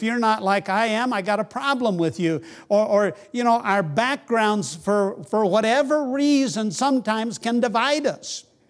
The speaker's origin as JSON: {"language": "English", "region": "Nebraska", "country": "United States", "said": "I'm from Nebraska too."}